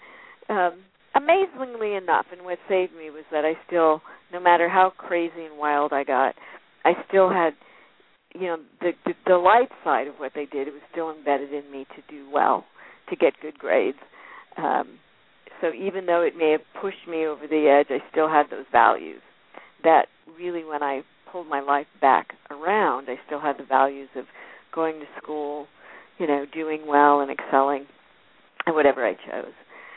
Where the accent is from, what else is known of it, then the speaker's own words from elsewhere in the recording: Phoenix, Arizona, United States; I was born in Phoenix, Arizona, and I still live here.